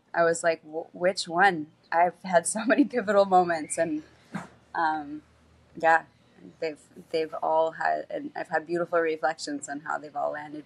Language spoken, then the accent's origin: English; Salt Spring Island, British Columbia, Canada; So I'm originally from Salt Spring Island, British Columbia, Canada. And that's where I was living.